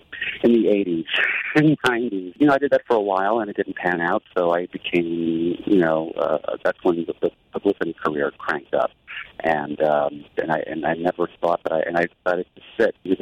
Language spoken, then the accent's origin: English; Bronx, New York, United States; now in Cortland, United States; I was born and raised in the Bronx, and so I'm sort of a city boy at heart, and I've been living up here for over 15 years now.